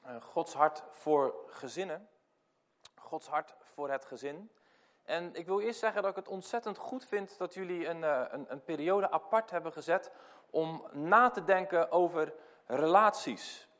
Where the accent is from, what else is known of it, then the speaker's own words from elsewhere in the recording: Randstad, Netherlands; Ik kom uit de Randstad